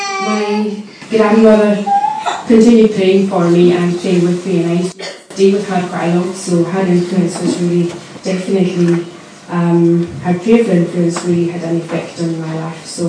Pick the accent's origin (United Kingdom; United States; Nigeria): United Kingdom; Crossbost, Scotland; North Locks, Cross Costley, yeah.